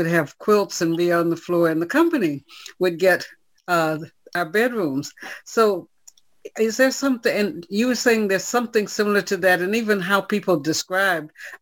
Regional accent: Parsons, Kansas, United States; Now, growing up in the States, I grew up in Parsons in Kansas, which was close to the Oklahoma border.

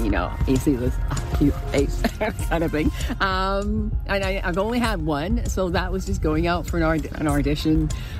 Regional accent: Guyana; also born or lived in New York; now in Vancouver, Canada; Guyana's where I'm from.

